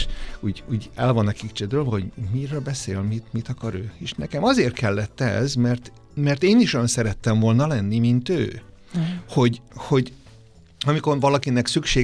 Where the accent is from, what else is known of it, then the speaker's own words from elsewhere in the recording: Pécs, Baranya, Hungary; Én mivel pécsi vagyok, tehát ott is volt egy-két ilyen együttes